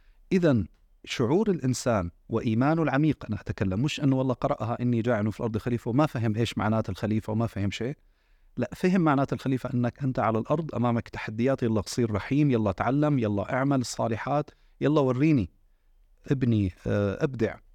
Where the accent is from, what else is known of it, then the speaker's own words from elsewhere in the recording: Syria; نستعنت بالتجارب اللي مرينا فيها كسوريين والدعم النفسي اللي مرينا فيه مع أخواننا السوريين بالفترة الماضية